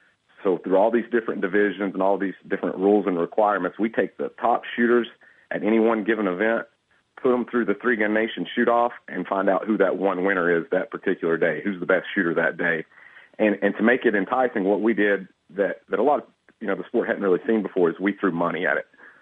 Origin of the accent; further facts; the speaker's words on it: Kentucky, United States; I'm actually from Kentucky. I live a couple hours away from there.